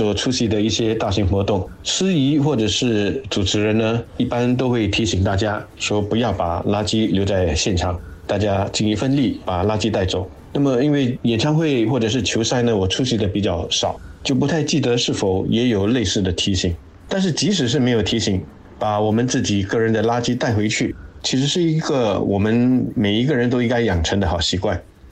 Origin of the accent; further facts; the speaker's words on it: Singapore; 什么时候我们新加坡人也会这样子的主动的自动自发的来做这个事情呢？